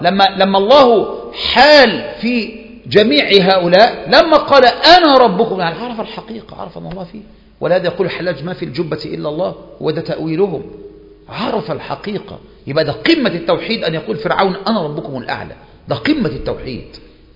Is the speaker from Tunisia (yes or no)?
no; Egypt